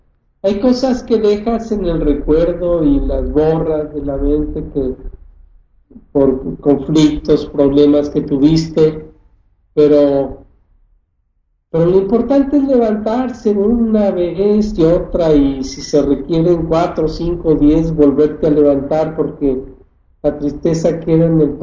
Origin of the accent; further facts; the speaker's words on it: Mexico; moved away; also born or lived in Saltillo; Yo tuve que salir de México porque había días que no tenía ni un peso para darle de comer a mi familia.